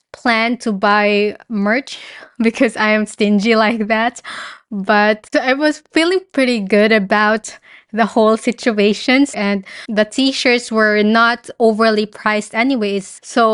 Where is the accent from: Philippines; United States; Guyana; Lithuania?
Philippines; English is a second language; that I grew up in the Philippines, and I played the guitar with it